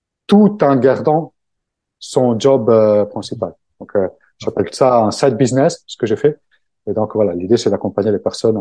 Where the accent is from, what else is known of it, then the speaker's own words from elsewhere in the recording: Italy; French is a second language; now in France; quitté mon pays d'origine pour aller vivre ailleurs. Alors, mon cas, c'était de venir vivre en France. Là aussi, c'est un peu, bon, les cultures italiennes et les françaises sont plutôt proches